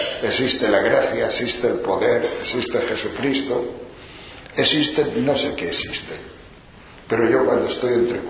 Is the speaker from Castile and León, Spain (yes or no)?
yes; León, Castile and León, Spain; Claro que había alguno de mi tierra, había 6 o 7 de León, de León de arriba, de León de la montaña